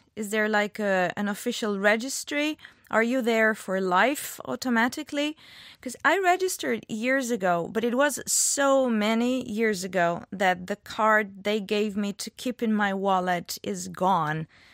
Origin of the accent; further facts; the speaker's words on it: Italy; now in Belgium; I'm not. I'm Italian and Slovenian.